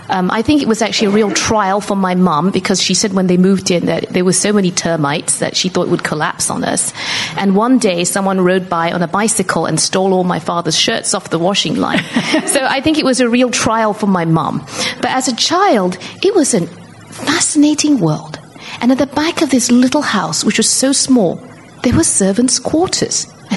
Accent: Malaysia; I'm originally from Malaysia, and they do say write what you know

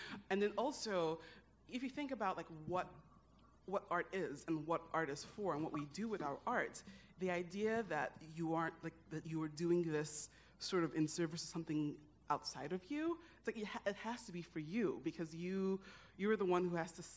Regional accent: Nigeria; things that are expected of me as a Nigerian woman

